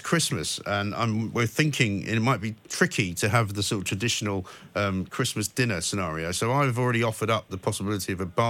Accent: United Kingdom; So, you know, but by the end of it, being very British, of course, we ended up having a very nice conversation how horrible it is to go shopping on a Saturday.

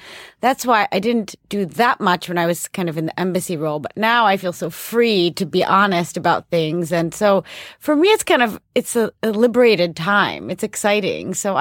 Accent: Chicago, Illinois, United States; I grew up like on the South Side. When I was younger, my parents were immigrants, like really like, I mean, very close to where Michelle Obama grew up, like a very ethnic neighborhood, like very diverse, you know, and then very poor.

